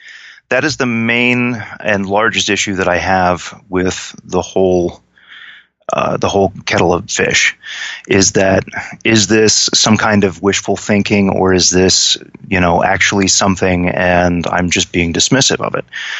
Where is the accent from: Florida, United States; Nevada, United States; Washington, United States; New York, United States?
New York, United States; I grew up in New York. I grew up in the Hudson Valley, specifically Rockland County, in the late 70s and 80s, around the time of all of the big UFO flaps in that area